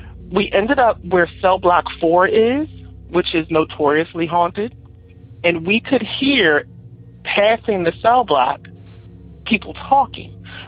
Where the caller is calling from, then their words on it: Philadelphia, Pennsylvania, United States; I'm from Philadelphia, Pennsylvania.